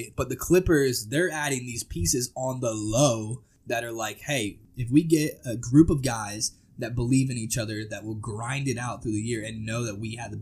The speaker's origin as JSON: {"language": "English", "region": "Tennessee", "country": "United States", "said": "You know, we're both from Tennessee."}